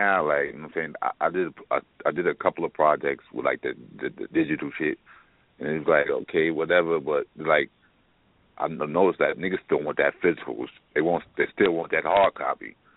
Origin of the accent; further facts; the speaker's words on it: Hempstead, New York, United States; he happened to be friends with a cat from my town. I'm from Hempstead.